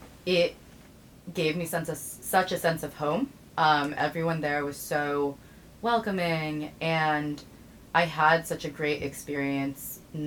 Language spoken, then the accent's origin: English; Arlington, Virginia, United States; also born or lived in Washington, D.C.; now in Brooklyn, United States; I live in New York now, so I grew up in Arlington, now live in New York in Brooklyn with my wonderful boyfriend and two dogs.